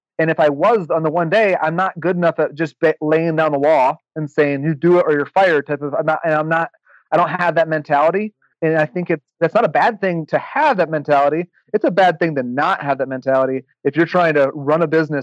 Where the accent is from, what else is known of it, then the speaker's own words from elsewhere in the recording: Michigan, United States; I'm from Michigan. I went to undergrad in Iowa, a small school there, met my wife there.